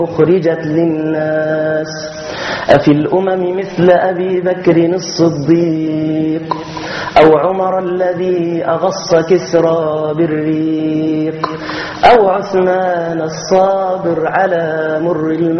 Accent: Egypt; إن إحنا كمصريين

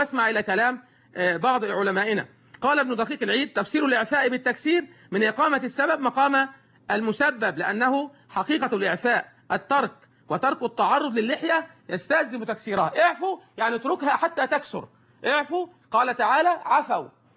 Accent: Egypt; خاصة عندنا في مصر

